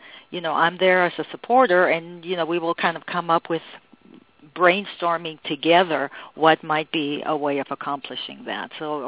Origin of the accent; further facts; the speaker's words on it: Mexico City, Mexico; I grew up in Mexico, in Mexico City, and the street that I grew up on was called Alta Vista.